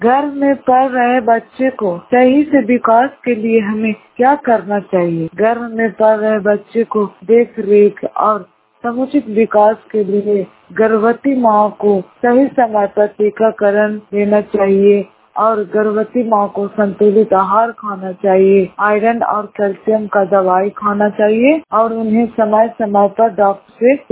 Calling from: Islampur, Bihar, India; मेरा गाँव नामा इस्लामपुर प्रखंड वाहन चक पंचायत से बोल रहे।

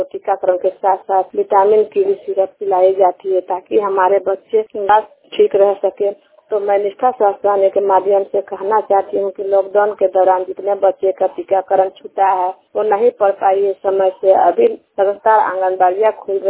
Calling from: Ranchi, Jharkhand, India; रांची झारखंड से।

